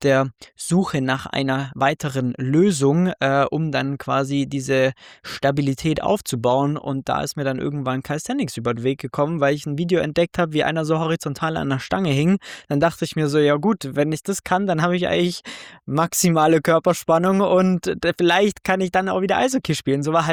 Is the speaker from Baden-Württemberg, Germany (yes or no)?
no; Munich, Bavaria, Germany; Wir müssen den Süden repräsentieren. Ich bin aus München, genau.